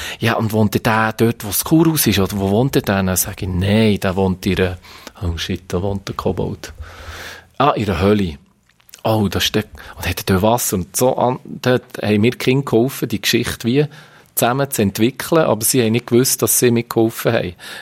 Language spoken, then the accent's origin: German; Balsthal, Solothurn, Switzerland; Dort, wo ich aufgewachsen bin, im Ballstall, Ballstuhl, da gibt es einen schönen Familienweg